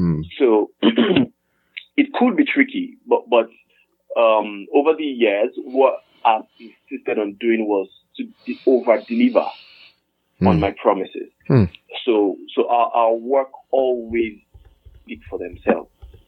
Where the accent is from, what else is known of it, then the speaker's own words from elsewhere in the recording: Edo, Nigeria; Okay, I'm a Nigerian. Mm. I was born in Edo State, Nigeria, but I'm not from Edo State, Nigeria. I'm from Anambra State, in Nigeria. But my mom was living in Edo State at the time, so I was born in Edo State.